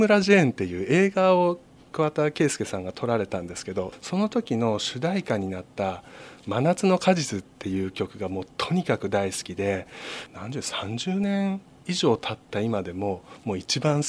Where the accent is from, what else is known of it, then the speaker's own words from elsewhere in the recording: Fujisawa, Kanagawa, Japan; 私は藤沢出身で、藤沢でもう25年ぐらい住んでまして、でそこから一回まあ海外等々離れたんですけれども、4年ほど前にまた戻ってきまして、で現在も藤沢に住み続けております。